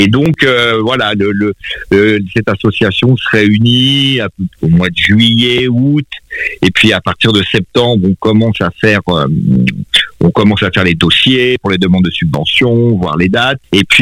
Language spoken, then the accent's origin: French; Rouen, Normandy, France; Alors, moi, je suis né à Rouen, c'est-à-dire que, voilà, j'ai fait mes études à Jean de la Varenne, à Mont-Saint-Aignan. Après, je suis parti au lycée Corneille